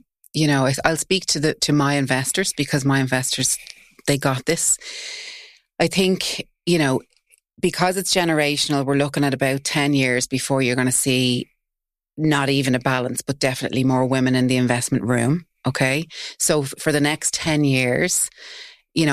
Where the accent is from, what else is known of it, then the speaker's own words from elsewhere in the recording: Tallaght, Leinster, Ireland; accent: working class; So I'm from Tala. I speak with a working class accent.